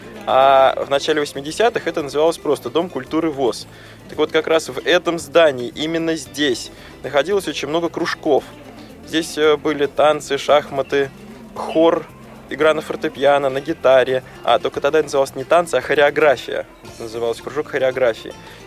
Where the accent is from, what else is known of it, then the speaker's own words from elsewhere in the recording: Moscow, Russia; born there; родился я в Москве, и в Москве родился и я, и несколько поколений моих родственников. То есть мы в Москве живем уже довольно давно.